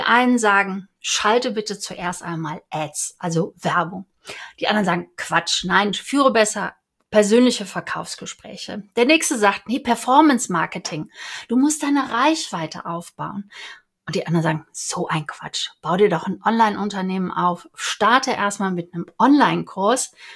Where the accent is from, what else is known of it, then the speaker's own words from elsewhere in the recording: Cologne, North Rhine-Westphalia, Germany; Ich bin ja Kölnerin, da darf ich das sagen.